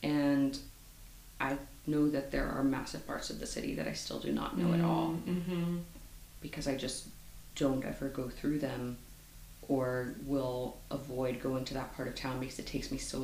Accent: Houston, Texas, United States; moved away as an adult; now in London, United Kingdom; Growing up in Houston, it's smaller in population than London is, but it is physically massive. It is very spread out.

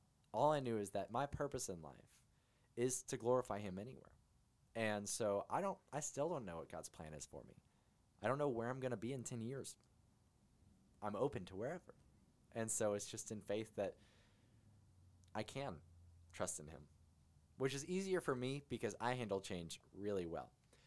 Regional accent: Texas, United States; I'm a Texas kid. I grew up in Texas. I love Texas like every person ever that's ever been to Texas or born in Texas

